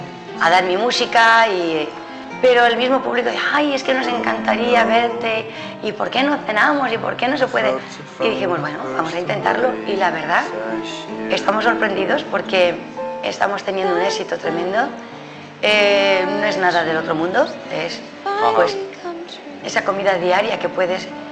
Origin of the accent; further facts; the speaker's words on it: Extremadura, Spain; now in Benidorm, Spain; aunque soy extremeña por los cuatro costados, como buena extremeña, agradecida a la tierra que nos acogió, en este caso a mis padres, que fueron los que emigraron de allí, y llegamos a Benidorm.